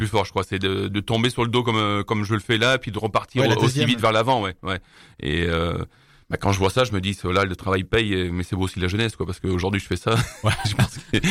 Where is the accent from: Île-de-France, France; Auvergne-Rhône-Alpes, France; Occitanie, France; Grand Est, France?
Auvergne-Rhône-Alpes, France; Saint-Etienne; Et comme je viens en plus de Saint-Etienne, c'était des matchs où il fallait pas trop que je me rate